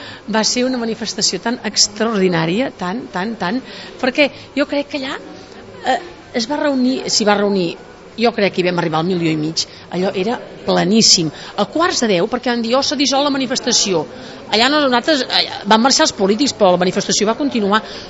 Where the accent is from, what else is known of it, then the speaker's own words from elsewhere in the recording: Catalonia, Spain; A més, jo crec que allà es demostrava ben bé com som els catalans, pacífics, reivindicatius